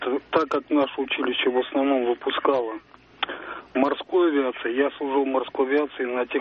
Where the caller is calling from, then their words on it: Orenburg, Orenburg Oblast, Russia; С Оренбурга.